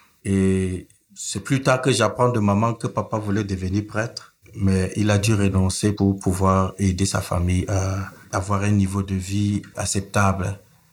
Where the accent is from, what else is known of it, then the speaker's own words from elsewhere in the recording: Garoua, North, Cameroon; born there; Papa était gendarme et il a reçu une mission dans le nord et je suis né à Garoua.